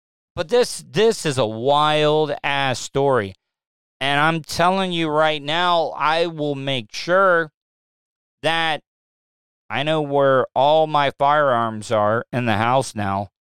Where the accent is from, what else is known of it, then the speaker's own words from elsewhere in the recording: De Leon Springs, Florida, United States; I love it. I love growing up there. I love growing up in De Leon Springs. But like it was not the easiest place to grow up in.